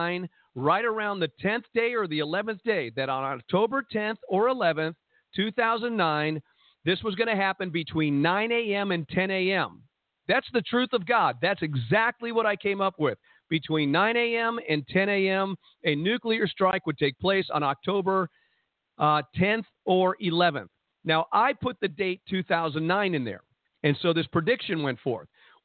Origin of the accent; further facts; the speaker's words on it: New Jersey, United States; And around 3 o'clock in the morning, it was my turn to fly, and I'm from New Jersey, so I decided I'd fly my airplane out of Newark.